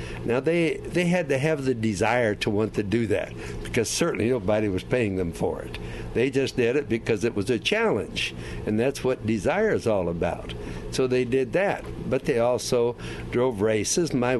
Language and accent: English; Albuquerque, New Mexico, United States; also born or lived in Colorado Springs; I grew up in Albuquerque, and I wasn't born there, but practically born there, lacking a year and a half. Came from Colorado Springs, and then we started racing.